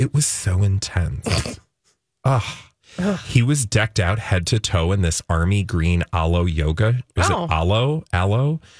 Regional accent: Australia; I'm from Australia.

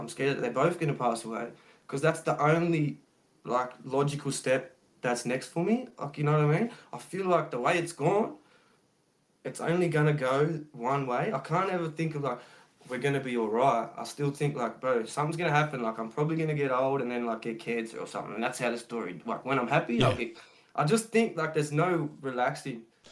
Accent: Australia; It's like, we're all Aussie cunts, you know what I mean?

